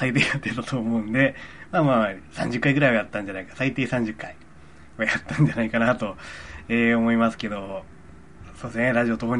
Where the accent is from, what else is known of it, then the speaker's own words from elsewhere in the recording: Iwate, Japan; あの時はまだ地元岩手にいたので、まあ最低でも8年前ですね。